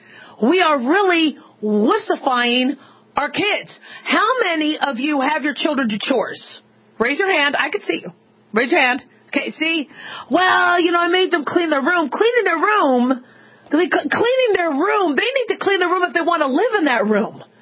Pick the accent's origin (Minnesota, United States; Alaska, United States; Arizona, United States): Arizona, United States; I mean, when I grew up in Arizona, we had scorpions and spiders.